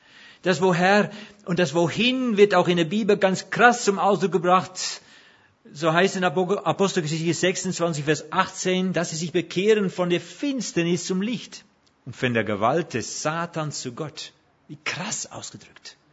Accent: Netherlands; German is a second language; now in Germany; Ich bin ja Holländer, ich habe schon gesagt.

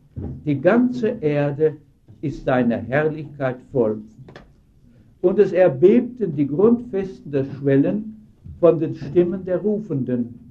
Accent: Lüdenscheid, North Rhine-Westphalia, Germany; Ich komme aus Lüdenscheid. Der Ort ist auch nicht bekannt.

